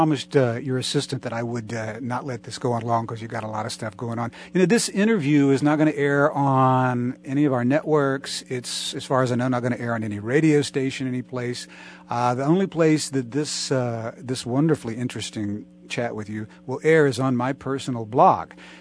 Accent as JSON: {"language": "English", "town": "Kennett", "region": "Missouri", "country": "United States", "tie": "born or raised there", "said": "was in Kennett, Missouri, which is my hometown"}